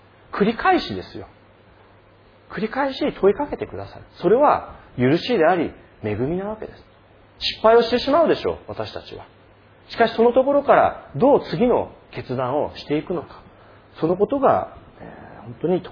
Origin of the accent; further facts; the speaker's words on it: Yokohama, Kanagawa, Japan; で、私の出身の横浜でもですね